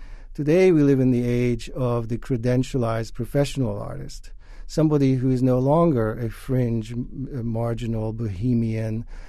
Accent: Hungary; English is a second language; I grew up in Hungary before the wall came down behind the so-called Iron Curtain.

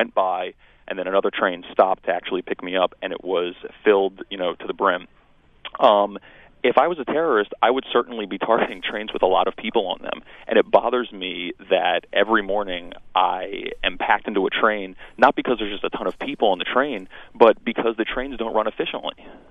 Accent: Queens, New York, United States; I come from Astoria, Queens.

